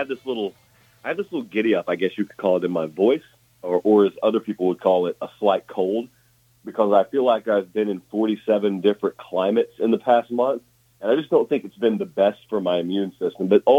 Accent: the South, United States; So as I grew up in the South, the real, real South, where it really didn't snow

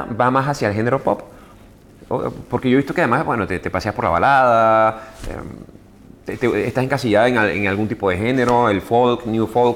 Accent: Venezuela; a mí como venezolano

